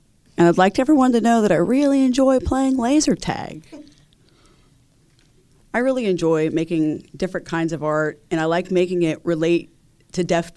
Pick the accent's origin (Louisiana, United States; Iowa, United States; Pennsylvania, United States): Pennsylvania, United States; Butler; Hello, I'm 13 years old. I'm from Butler, Pennsylvania.